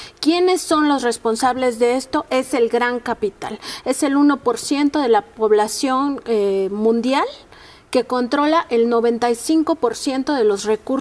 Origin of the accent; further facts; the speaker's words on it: Mexico; ya ni siquiera como mexicanos y mexicanas, sino como humanidad